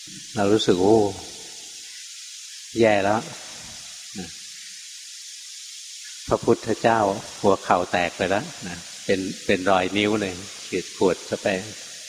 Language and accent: Thai; Bangkok, Thailand; หลวงพ่อเป็นคนกรุงเทพนะเกิดในกรุงเทพสงกรานต์จะไม่เคยออกไปต่างจังหวัดเลย